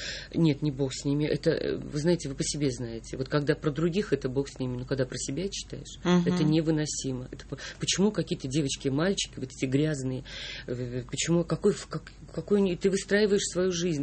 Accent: Saint Petersburg, Russia; Я из Питера.

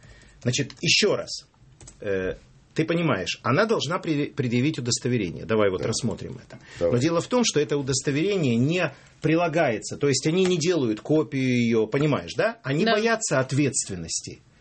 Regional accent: England, United Kingdom; first language English; Russian is a second language; поскольку я родился в Англии, вырос, и английский язык – это мой родной язык

